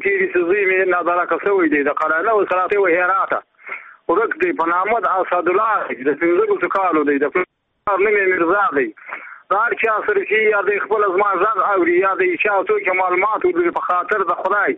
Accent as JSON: {"language": "Pashto", "region": "Badghis", "country": "Afghanistan", "said": "زه په خپل د بادغیس ولایت یم."}